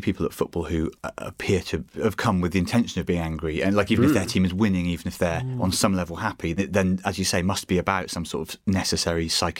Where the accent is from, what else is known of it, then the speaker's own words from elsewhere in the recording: Bristol, South West England, United Kingdom; I'm from Bristol and my team is Bristol City